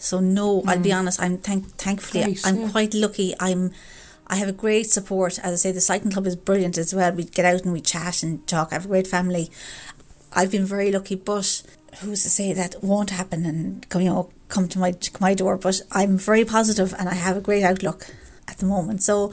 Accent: Limerick, Munster, Ireland; from Limerick. 53, married with two kids.

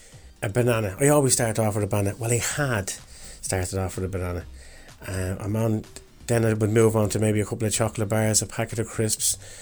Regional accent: Tallaght, Leinster, Ireland; I'm from Talla in South County Dublin. I'm 52 years of age and I drive trucks for a living.

